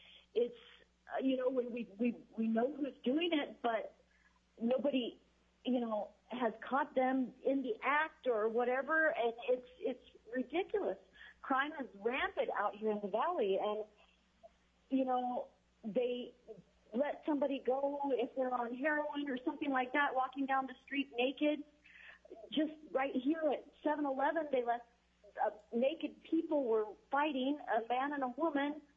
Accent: Alaska, United States; You know, I grew up in Alaska. I have been in Alaska since 1967

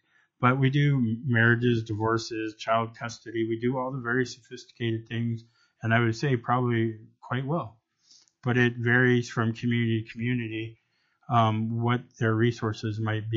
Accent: Alaska, United States; I grew up in Southeast Alaska in a community of 80 people.

